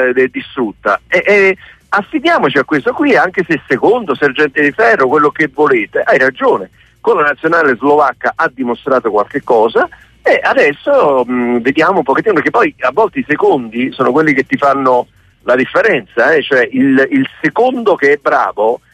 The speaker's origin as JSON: {"language": "Italian", "town": "Naples", "region": "Campania", "country": "Italy", "said": "sono napoletano"}